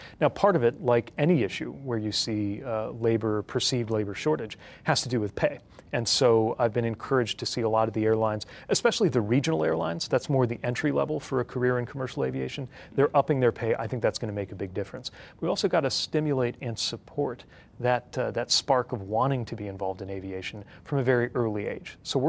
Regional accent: South Bend, Indiana, United States; I was back in my hometown of South Bend

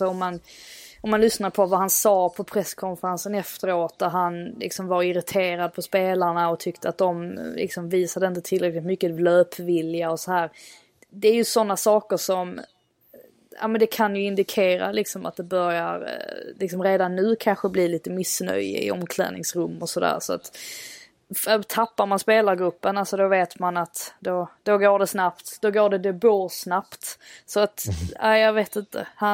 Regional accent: Skåne, Sweden; Men det gör ju för att det är så jobbigt som skåning att säga hårda R, var.

